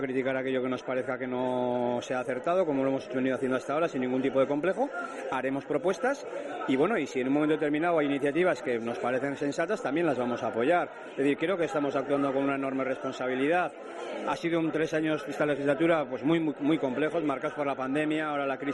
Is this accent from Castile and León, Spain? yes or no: no; Navarre, Spain; somos los navarros los españoles que más impuestos pagamos en IRPF